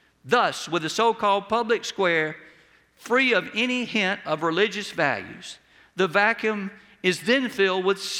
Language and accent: English; United States; But we as an American people have no right to call out against China and some other nations who do not value the sanctity of human life